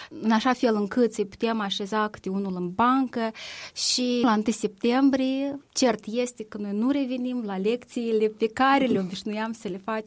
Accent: Chișinău, Moldova; fiindcă sunt din Chișinău

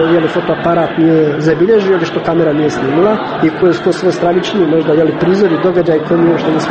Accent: Republika Srpska, Bosnia & Herzegovina; Dolazim iz Bosne i Hercegovine, dolazim iz Republike Srpske, ja sam ta bosanski Srbin, kako vole da imenuju

